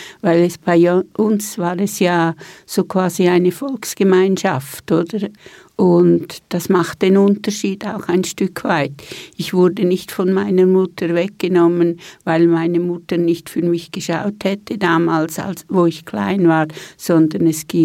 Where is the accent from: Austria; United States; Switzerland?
Switzerland; Die Schweiz ist meine Heimat.